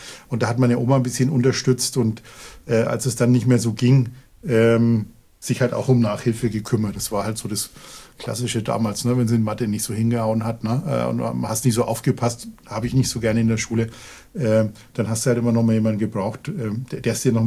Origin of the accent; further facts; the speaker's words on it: Neustadt an der Aisch, Bavaria, Germany; born there; Also geboren bin ich in Neustadt an der Aisch. Das ist so ein, naja, ich glaube, damals waren es 30.000 Einwohner, jetzt vielleicht ein bisschen mehr. Also recht behütet sozusagen. Da war ich dann auch in der Grundschule die ersten 2,5 Jahre.